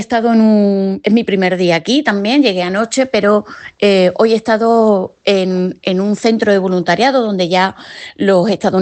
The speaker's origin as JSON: {"language": "Spanish", "town": "Nerva", "region": "Andalusia", "country": "Spain", "said": "un pueblecito de 4.000 habitantes o de 5.000 habitantes, justo como del tamaño de mi pueblo, de Nerva"}